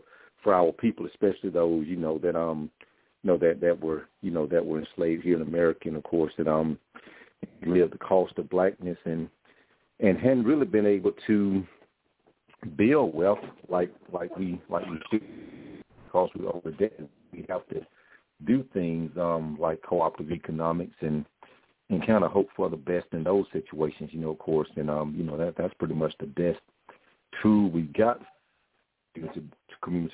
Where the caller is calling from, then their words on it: Georgia, United States; I'm calling from Georgia.